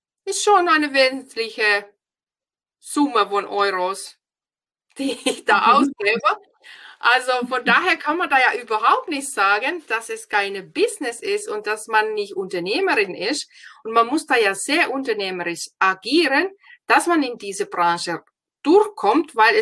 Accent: Finland; German is a second language; Ich bin ja aus Finnland

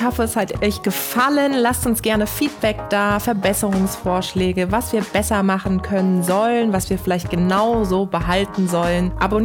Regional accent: Karlsruhe, Baden-Württemberg, Germany; born or raised there

